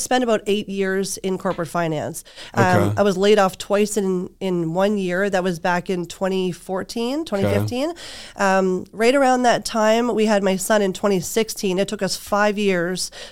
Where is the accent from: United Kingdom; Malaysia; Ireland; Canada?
Canada; now in Orange County, United States; my husband's Middle Eastern, but we're originally from Canada. And we moved up here in Orange County just over 2 years ago